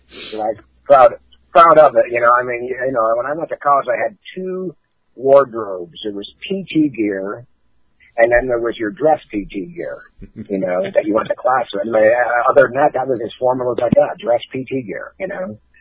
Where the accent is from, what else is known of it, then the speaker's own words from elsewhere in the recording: Schenectady, New York, United States; born there; Yeah, I was born in New York State, Schenectady, New York, which is the object of ridicule my entire Marine Corps career